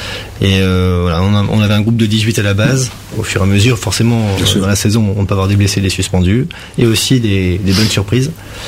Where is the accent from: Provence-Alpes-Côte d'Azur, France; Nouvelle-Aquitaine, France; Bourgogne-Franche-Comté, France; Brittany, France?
Nouvelle-Aquitaine, France; Poitiers; Donc moi je suis de Poitiers à la base